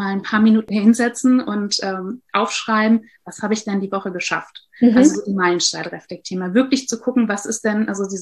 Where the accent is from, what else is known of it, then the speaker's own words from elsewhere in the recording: North Rhine-Westphalia, Germany; born there; Ich bin begeisterte Psychologin. Ich komme gebürtig auch aus dem Rheinland und hat es mich nach vielen Jahren wieder hier zurückverschlagen